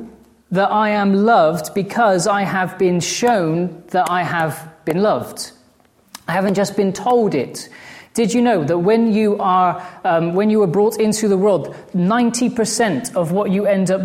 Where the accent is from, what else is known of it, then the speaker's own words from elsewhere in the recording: England, United Kingdom; particularly as an Englishman and particularly after England have just beaten Wales in the rugby.